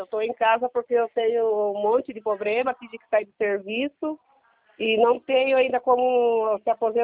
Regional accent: Sorocaba, São Paulo, Brazil; Eu sou aqui de Sorocaba.

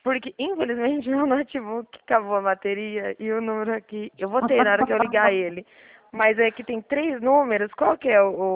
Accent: Dracena, São Paulo, Brazil; eu sou aqui de Dracena, estado

